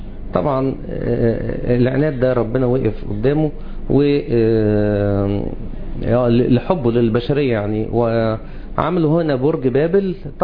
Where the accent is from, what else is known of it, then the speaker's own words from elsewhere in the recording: Egypt; احنا كمصريين، تمام، احنا من نسل حام.